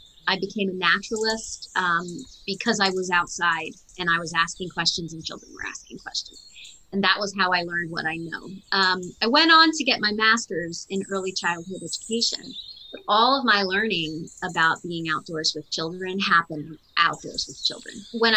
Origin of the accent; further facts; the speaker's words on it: Maryland, United States; I am from Maryland in the United States, and I grew up in a suburb of Washington, D.C., actually, and then moved out into a more rural county when I was a teenager.